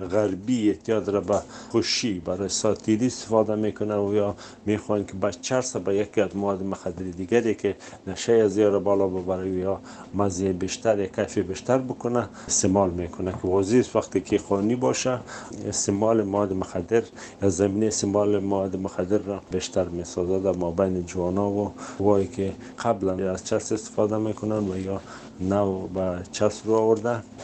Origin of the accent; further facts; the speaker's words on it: Afghanistan; ما از افغانستان اومدیم